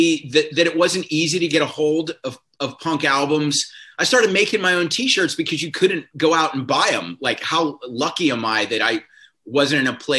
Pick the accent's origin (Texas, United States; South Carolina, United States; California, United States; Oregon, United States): South Carolina, United States; Growing up in South Carolina, where it was preppy and conservative, I was frustrated